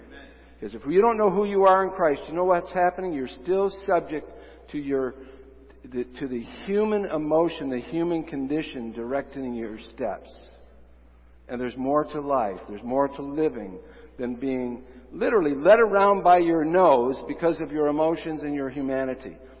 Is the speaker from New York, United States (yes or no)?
yes; Geneva, New York, United States; I grew up in the Finger Lakes region, so I grew up in a little south of Geneva, New York. It's on the northern tip of Seneca Lake.